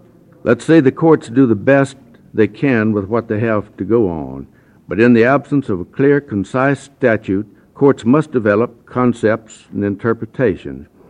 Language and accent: English; Lyons, Oregon, United States